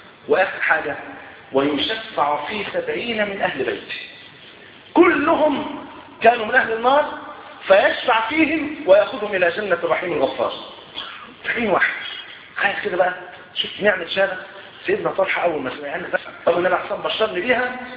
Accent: Egypt; والحمد لله المواتير اللي عندنا في مصر ايه شغاله تمام بفضل الله.

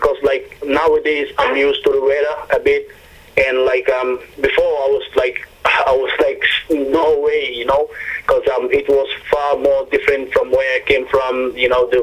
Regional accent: Gambia; because I'm being from Gambia and then come up around with a team Toronto FC, being with huge big players.

